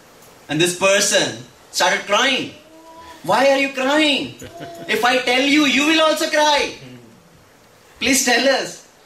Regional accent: India; now in United States; We come from India, we think, oh, let me go to USA. Better house, better car, better facilities, life will be all set.

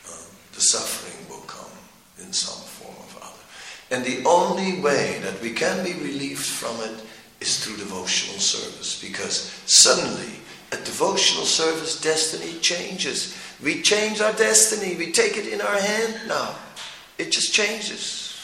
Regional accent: Netherlands; I said, I'm from Holland, you know.

